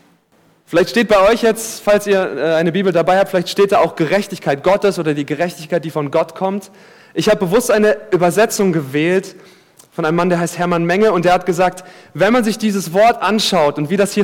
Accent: Giessen, Hesse, Germany; ich komme aus Gießen, das muss ich kurz erwähnen

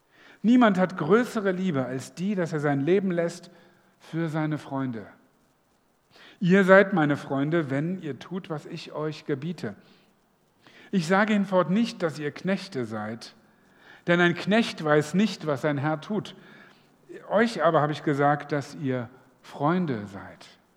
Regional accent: Northern Germany, Germany; Ich bin Norddeutscher, da bin ich nicht so mit Weinreben aufgewachsen.

